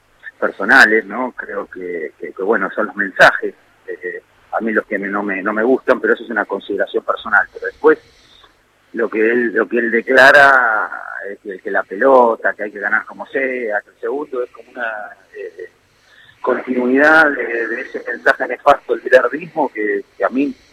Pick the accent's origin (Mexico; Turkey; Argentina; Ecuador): Argentina; soy argentino